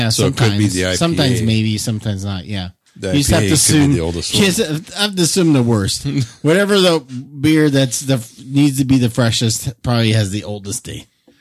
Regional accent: Fresno, California, United States; I'm from Fresno, bro.

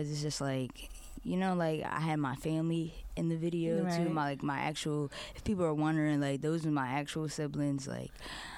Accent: Philadelphia, Pennsylvania, United States; Those nostalgic moments for me growing up in Philly and seeing those, you know, those playgrounds and.

